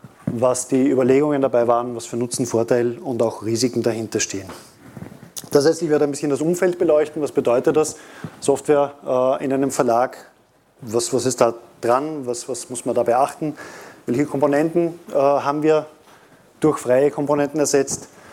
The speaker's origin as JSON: {"language": "German", "country": "Austria", "said": "Am Akzent wird man wahrscheinlich merken, ich komme aus Österreich."}